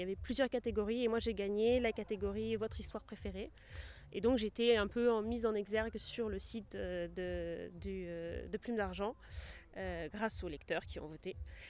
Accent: Brittany, France; now in Paris, France; Oui, je suis originaire de Bretagne. Après comme beaucoup de Bretons je suis un peu exilée à Paris, je fais mes études là-bas.

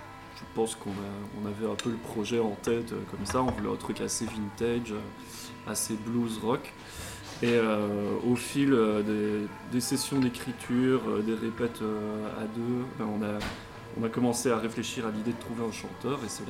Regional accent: Liège, Wallonia, Belgium; et nous on vient de Liège, on est un peu les deux côtés de la Wallonie.

